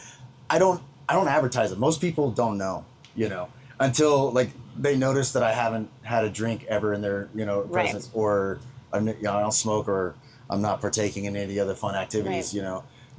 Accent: Texas, United States; also born or lived in Utah / Arizona; we moved when I was like 6 months old, but like moved to Arizona, dad went to Arizona State. Like, we moved around. I had five different elementary schools in five different states. Like, we bounced around, and then, I ended up in Texas in third grade

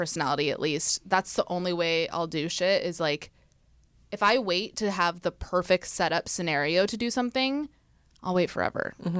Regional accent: California, United States; So I grew up in the East Bay. So I just 30 minutes into the city, which is completely different than the East Bay

